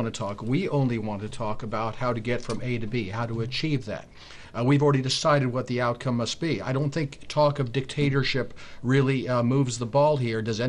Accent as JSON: {"language": "English", "country": "United States", "said": "What's particularly upsetting to me as an American, and I must say as a Christian"}